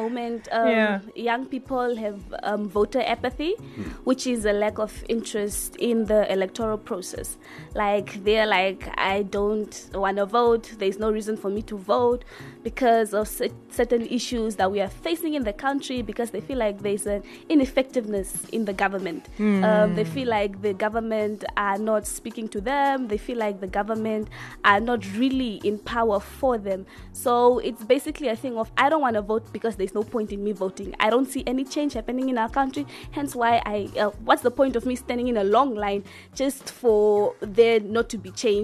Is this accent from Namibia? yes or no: yes; Walvis Bay, Erongo, Namibia; I am originally from Wolfish Bay.